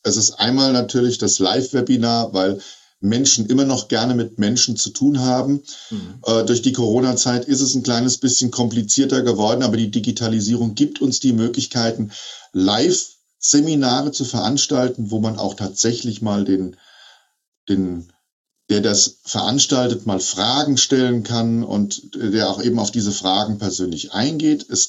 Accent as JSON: {"language": "German", "region": "Hesse", "country": "Germany", "said": "jetzt habe ich die 55 überschritten, aber ich sage immer, ich bin noch 15 im Kopf. Ich habe viel Scherz im Kopf, wie man so schön sagt bei uns in Hessen."}